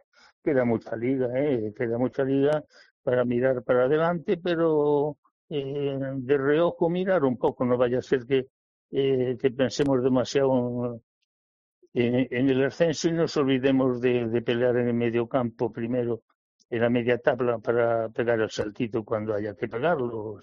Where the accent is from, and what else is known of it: Galicia, Spain